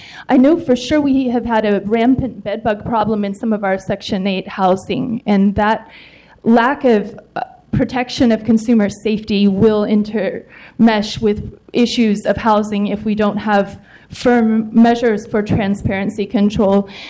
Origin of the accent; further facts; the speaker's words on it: Nashville, Tennessee, United States; Mary Catherine Strubel is the mother of a pastor Strubel in my hometown in Nashville